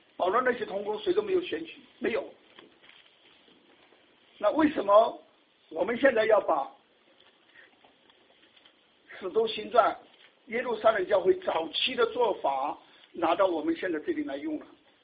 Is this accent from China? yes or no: yes; China; 你看那个我们中国人那个纸扇啊，一面是题词，一面是画花，对不对？